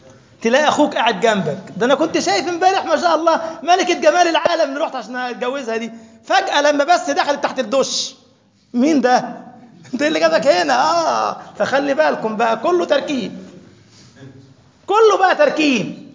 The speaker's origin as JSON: {"language": "Arabic", "region": "Upper Egypt", "country": "Egypt", "said": "احنا عندنا في صعيد مصر، انا صعيدي على فكرة"}